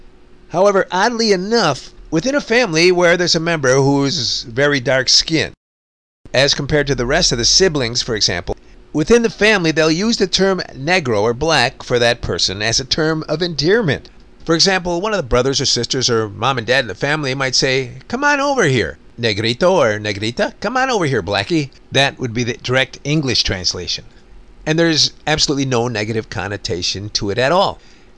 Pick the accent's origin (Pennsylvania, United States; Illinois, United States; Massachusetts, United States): Illinois, United States; Chicago; But for a first world guy like me growing up in Chicago, it took a while to get used to.